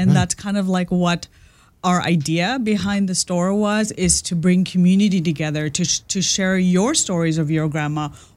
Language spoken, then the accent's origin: English; Canada; We were raised in Canada and my grandparents moved from India to Canada to help raise us.